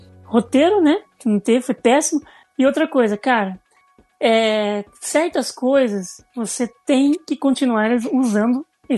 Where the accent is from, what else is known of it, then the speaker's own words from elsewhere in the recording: Limeira, São Paulo, Brazil; Sou de Limeira, do interior.